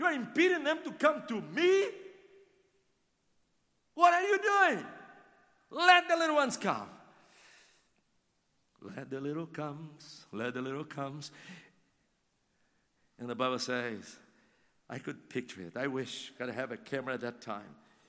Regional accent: Brazil; My wife and I am from Brazil.

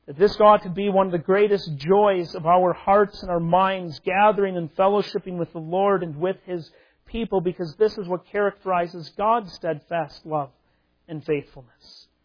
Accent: Minnesota, United States; Remember growing up in Minnesota, we often had these competitions of trying to catch the greased watermelon.

